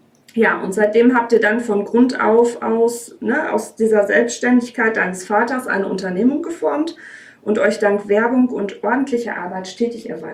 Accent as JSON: {"language": "German", "region": "North Rhine-Westphalia", "country": "Germany", "said": "aus dem wunderschönen Sauerland, meiner Heimat."}